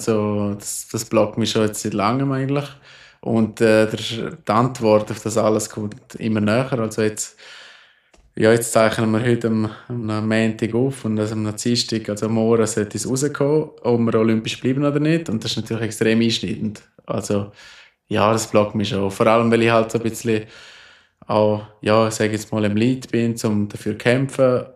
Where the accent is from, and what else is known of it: Switzerland